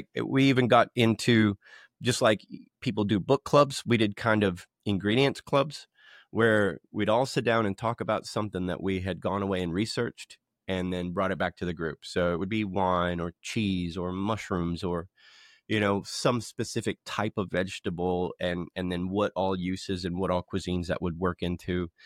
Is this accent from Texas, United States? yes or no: yes; Midland, Texas, United States; I come from West Texas, lots of barbecue and lots of oil out there.